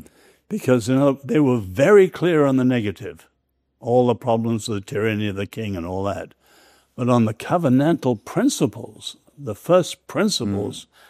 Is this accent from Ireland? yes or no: no; England, United Kingdom; I feel strongly about it as an Englishman, because in England, it was the last cause.